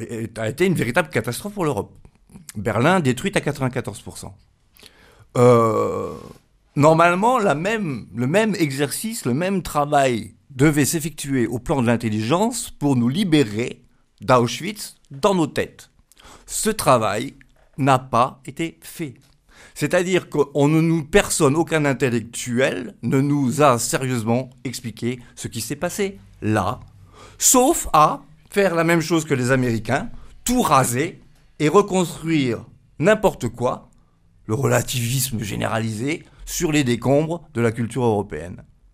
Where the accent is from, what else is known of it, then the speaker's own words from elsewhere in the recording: Metz, Grand Est, France; moi ça me touche particulièrement, je viens de Metz